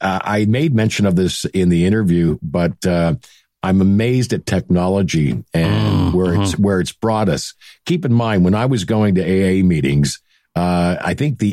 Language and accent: English; Stratford, Ontario, Canada; in my hometown of Stratford, Ontario.